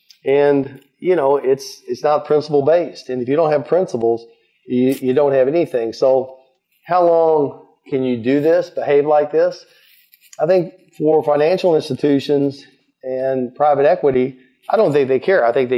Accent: Louisville, Kentucky, United States; They left Louisville, Kentucky, my hometown.

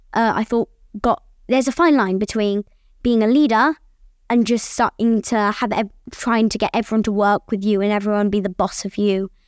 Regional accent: Dubai, United Arab Emirates; King's School Dubai. I'm 11 years old. I was born and raised in Dubai. So yeah, I'm a Dubai baby.

